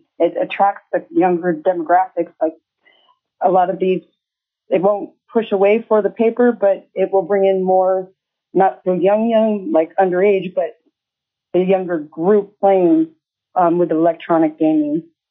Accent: Anchorage, Alaska, United States; I am from Anchorage, Alaska.

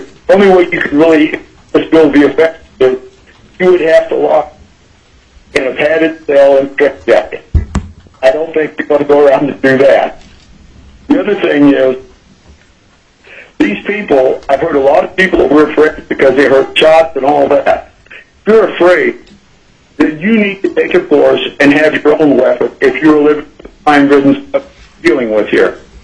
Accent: Big Lake, United States; from Big Lake.

